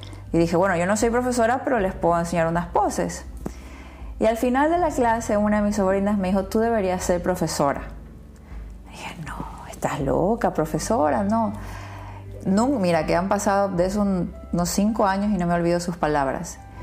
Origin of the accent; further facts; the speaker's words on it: Ecuador; moved away as an adult; also born or lived in Azerbaijan; Yo ya salí de Ecuador a vivir a Azerbaiyán con mi esposo por su trabajo y fue un país duro de adaptarte y vivimos 3 años allá